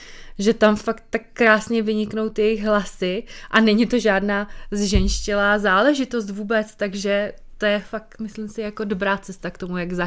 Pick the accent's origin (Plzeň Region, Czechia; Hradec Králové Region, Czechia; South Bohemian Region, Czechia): South Bohemian Region, Czechia; když jsem se vracela z Prahy zpátky sem na jih Čech, odkud pocházím